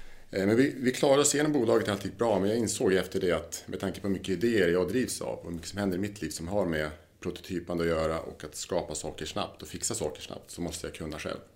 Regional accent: Lapland, Sweden; vi kommer från Lappland, i södra Lappland.

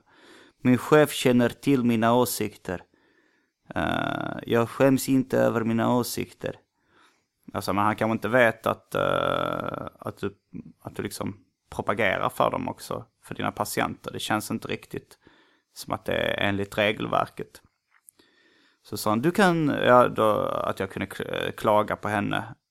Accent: Gothenburg, Västra Götaland County, Sweden; Jag är inte jättestor fan av munkar, som det heter där jag kommer ifrån. Donuts i USA och i Göteborg.

